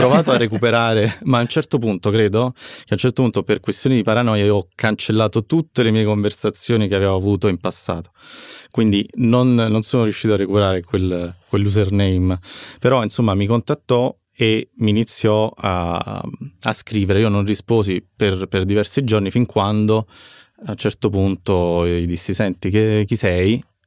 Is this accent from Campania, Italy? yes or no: yes; Naples, Campania, Italy; also born or lived in Rome; io sono di Napoli ma ho vissuto tanti anni a Roma e vorrei fare un video a Napoli, vorrei tornare a Napoli per fare un video e riprendere tutti i posti della mia adolescenza